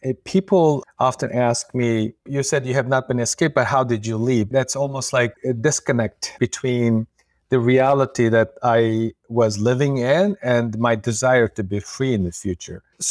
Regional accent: Xinjiang, China; I was born in re-education camp, which is much like the ones that we're fighting to shut down today.

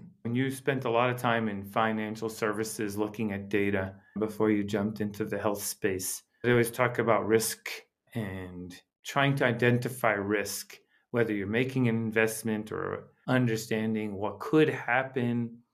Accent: United States; I did growing up in the United States

